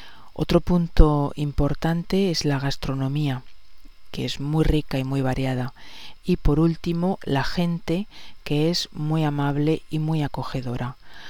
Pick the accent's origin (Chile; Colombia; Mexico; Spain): Spain; also born or lived in South of France; now in France